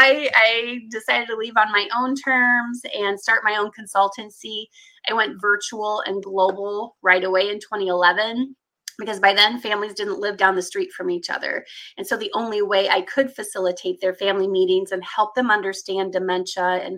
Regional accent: Iowa, United States; So I'm actually from Iowa, and so I'm 52

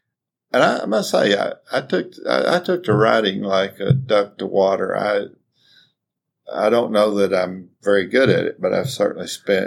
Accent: the South, United States; accent: southern; coming from a small rural town with my southern accent and not very sophisticated on things.

